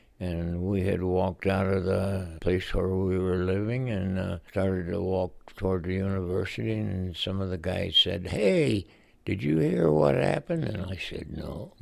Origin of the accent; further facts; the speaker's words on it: Ohio, United States; In northern Ohio, near Cleveland. Spent all my time growing up at that point.